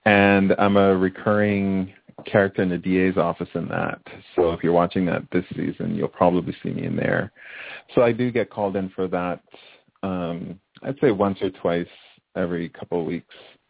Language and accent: English; Clarendon, Jamaica; also born or lived in Kingston; I was born in Jamaica, Kingston, but I grew up in, well, not grew up, spent the first 8 years of my life in a town called Clarendon, which is basically right in the center of the island.